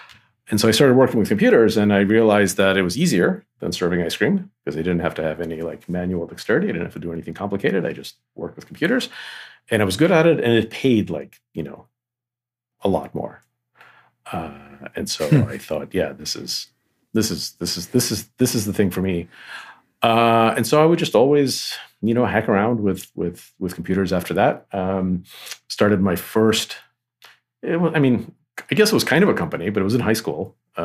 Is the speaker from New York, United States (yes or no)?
yes; New York, United States; also born or lived in Boston; I grew up in New York. I went to Boston for college, and I started a couple of companies in Boston with some college friends of mine.